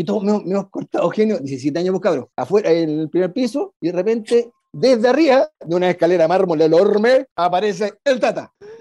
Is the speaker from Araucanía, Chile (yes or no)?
no; San Bernardo, Santiago Metropolitan, Chile; Yo fui a San Bernardo, que era mi zona, yo soy de San Bernardino, nací y criado hasta el año 85 ya.